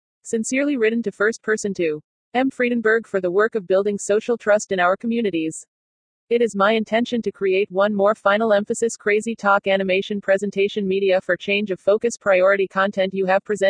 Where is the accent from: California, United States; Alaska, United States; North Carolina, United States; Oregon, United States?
Oregon, United States; Portland; As a kid growing up in Portland, Oregon, I noticed my community's distrust but never thought about its link to the built environment.